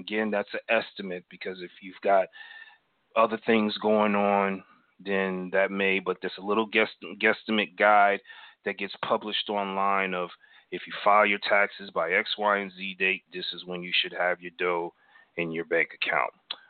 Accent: Boston, Massachusetts, United States; However, I am from Boston. I am a Patriots supporter.

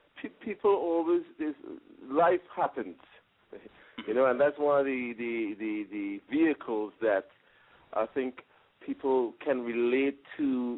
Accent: Trinidad & Tobago; Well, I'm originally from Trinidad, Trinidad Tobago, and I actually before I became a Christian, I was in the Rastafarian movement

